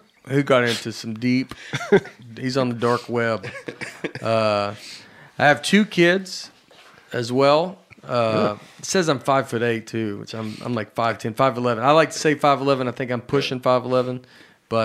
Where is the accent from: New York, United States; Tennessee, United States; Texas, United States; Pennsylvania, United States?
Tennessee, United States; Old Hickory; born there; I was born in Old Hickory. I had three siblings.